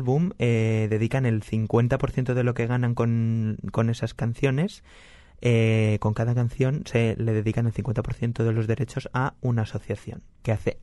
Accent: Chiva, Valencian Community, Spain; Hay en Chiva, en mi pueblo

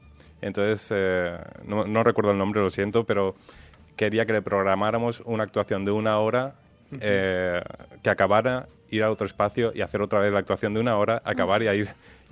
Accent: Valencian Community, Spain; que somos valencianos

